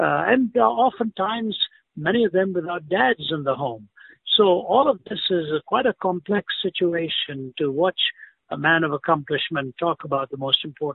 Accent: Delhi, India; also born or lived in Chennai; I was raised in India, born in the south of India, city of Chennai, raised in Delhi. Delhi was my home till I was 20. Therefore, I was North Indian by my culture.

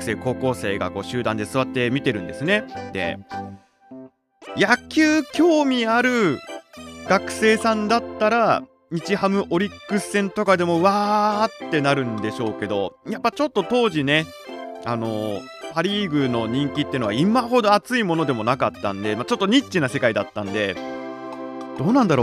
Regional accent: Chofu, Tokyo, Japan; サッカーはね、サッカーはあの頃、まあ、私の実家のその調布市にスタジアムの建設計画があって

